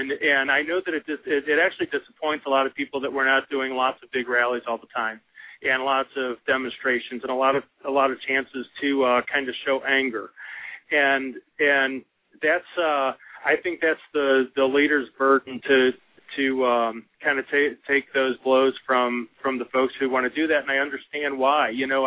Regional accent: St. Louis, Missouri, United States; So growing up in St. Louis, you're used to the way unions operate.

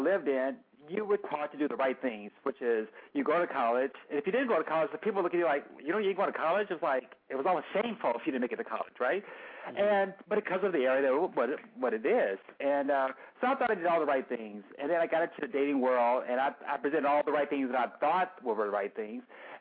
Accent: Chicago, Illinois, United States; I was raised in Hyde Park.

